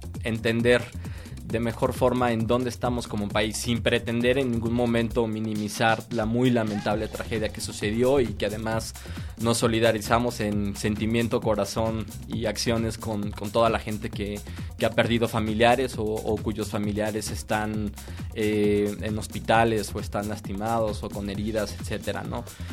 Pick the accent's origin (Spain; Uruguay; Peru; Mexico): Mexico; ¿Qué pasa como sociedad mexicana? ¿Por qué estamos tan desarticulados?